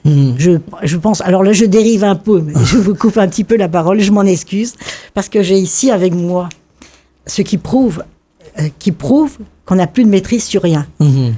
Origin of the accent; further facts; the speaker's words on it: Brittany, France; Je suis européenne, mais je suis française, je suis bretonne aussi.